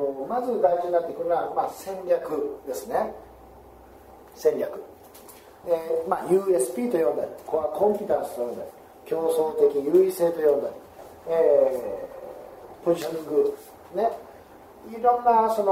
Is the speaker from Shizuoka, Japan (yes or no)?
no; Okayama, Japan; 岡山、私岡山出身なんですね。